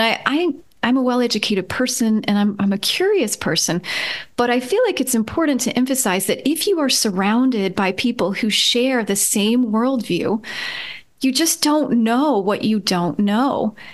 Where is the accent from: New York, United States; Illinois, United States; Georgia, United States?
Georgia, United States; I grew up in Georgia, so outside of Atlanta, small town outside of Atlanta. And I was raised in a Southern Baptist church.